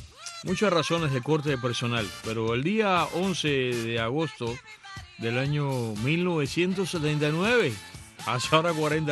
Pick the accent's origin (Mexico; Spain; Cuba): Cuba; Matanzas; nosotros somos una familia de Matanzas, de las Matanzas y La Habana a la vez. Y yo crecí pues en Varadero, de niño